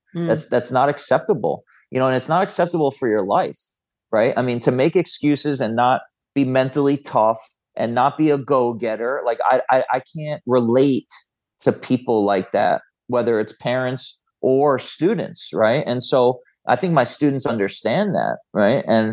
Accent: Florida, United States; I grew up in Florida.

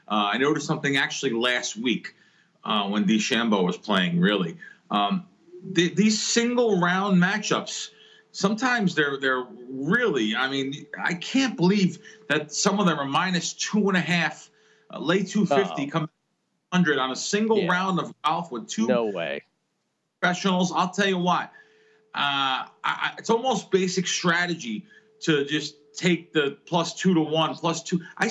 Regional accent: New York, United States; There was the old line when we grew up back in New York

